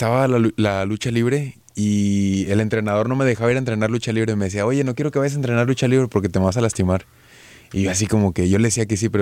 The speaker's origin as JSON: {"language": "Spanish", "town": "Monterrey", "region": "Nuevo León", "country": "Mexico", "said": "Yo soy de Monterrey, así es."}